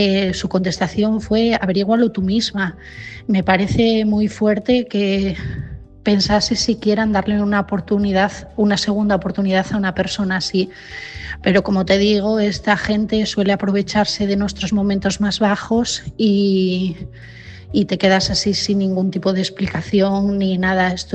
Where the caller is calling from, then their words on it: Asturias, Spain; de Asturias